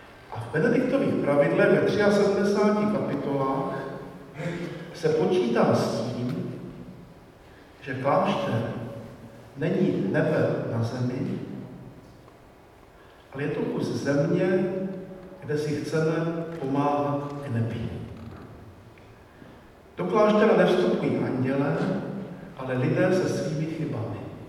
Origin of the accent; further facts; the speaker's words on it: Moravian-Silesian Region, Czechia; bylo řečeno, že jsem tedy ze Slezska, z Těšínska